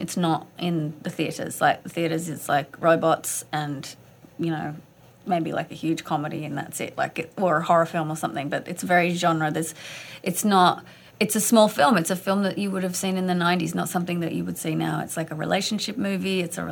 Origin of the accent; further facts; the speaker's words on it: Australia; I'm from Australia, so the films I grew up doing are all like that.